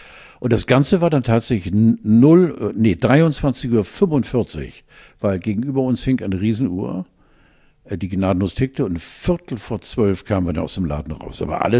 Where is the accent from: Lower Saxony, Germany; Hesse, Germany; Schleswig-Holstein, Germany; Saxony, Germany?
Schleswig-Holstein, Germany; Wankendorf; Entweder in Wankendorf, dort, wo ich groß geworden bin, neben meinen Eltern